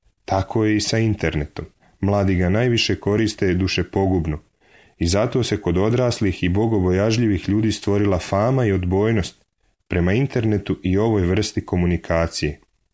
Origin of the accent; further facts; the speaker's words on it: Vojvodina, Serbia; Ja sam inače iz Vojvodine, iz mesta kraj Novog Sada, iz kojeg su vladika Porfirije i vladika Fotije.